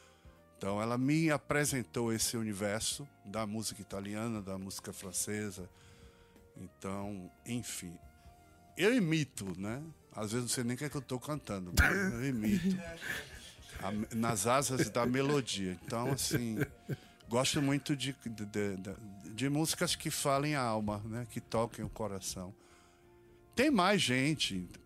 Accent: Northeast Region, Brazil; eu sou nordestino roxo. Não eu amo o Brasil, mas assim, eu sou nordestino roxo e a gente é ensinado a amar cada torrão da nossa terra.

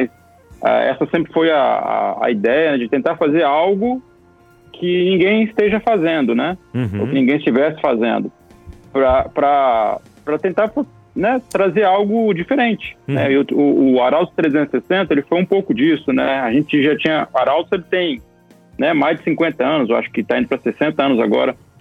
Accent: Brazil; as nossas raízes, né, como brasileiros

